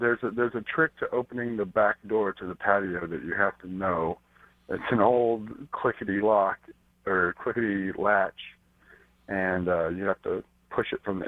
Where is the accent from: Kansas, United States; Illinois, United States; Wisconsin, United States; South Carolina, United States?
Kansas, United States; Lawrence; I'm from Lawrence. I'm born and bred here.